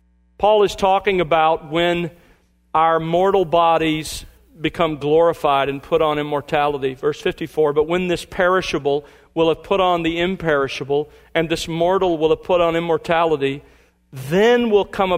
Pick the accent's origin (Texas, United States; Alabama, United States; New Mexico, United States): Alabama, United States; When I was a boy growing up in Alabama, I remember searching through the clover